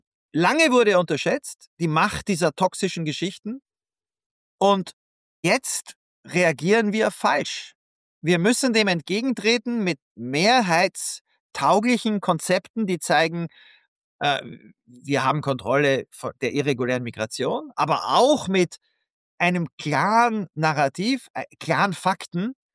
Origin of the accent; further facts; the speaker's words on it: Vienna, Austria; Ich bin in Wien aufgewachsen.